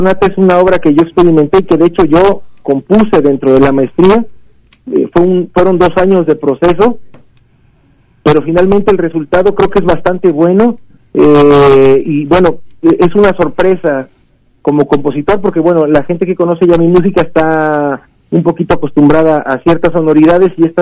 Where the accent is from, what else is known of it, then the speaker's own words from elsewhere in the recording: Veracruz, Mexico; yo crecí en la Huasteca Veracruzana, y la Huasteca Veracruzana es lo que comprende ya el norte de Veracruz. Nos divide solamente Tamaulipas de los Estados Unidos, y la verdad es que la influencia cultural, incluso hasta en el modo de hablar, es hasta tiene un acento